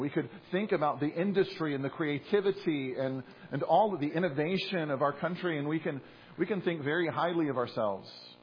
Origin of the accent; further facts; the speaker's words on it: San Diego, California, United States; I grew up in San Diego, just past the border, went back and forth many times.